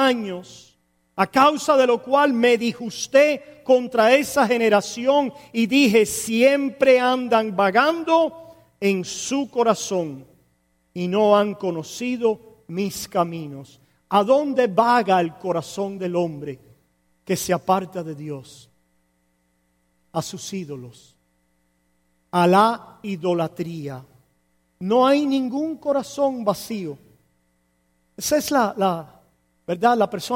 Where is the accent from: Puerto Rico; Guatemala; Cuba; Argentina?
Cuba; O como decíamos allá en mi pueblo, en Menga. ¿No habían oído eso? Eso es por allá, por el barrio donde yo crecí, allá en Cuba.